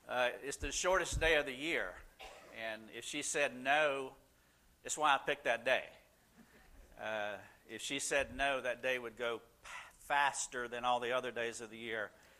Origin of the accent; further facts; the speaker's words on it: South Carolina, United States; We are from South Carolina. We have lived there virtually all of our lives.